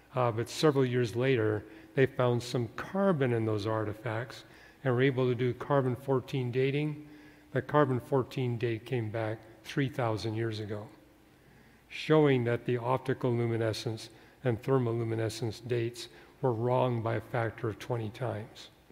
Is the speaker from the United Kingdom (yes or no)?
no; Canada; now in United States; I came from Canada to Southern California.